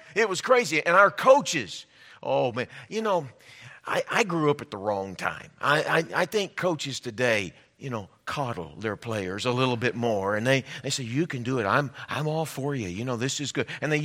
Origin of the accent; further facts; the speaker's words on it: Texas, United States; We grew up in Texas, all right? Can we just go ahead and get that established?